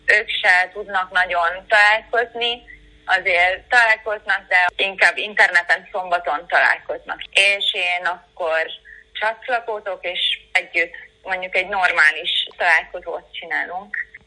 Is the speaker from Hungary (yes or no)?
no; Italy; Hungarian is a second language; a vezetéknevem olasz, mert én olasz vagyok, de édesanyám kecskeméti, két családom magyar, és én amúgy magyarnak is érzem magam.